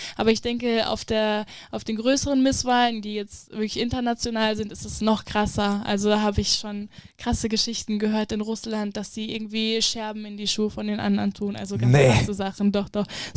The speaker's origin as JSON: {"language": "German", "town": "Oppershofen", "region": "Hesse", "country": "Germany", "said": "Also bei uns in Oppershofen, wo ich herkomme"}